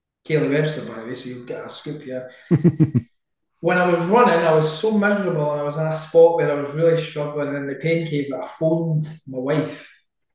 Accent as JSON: {"language": "English", "town": "Falkirk", "region": "Scotland", "country": "United Kingdom", "said": "So they came out with family and stuff because I'm from Falkirk."}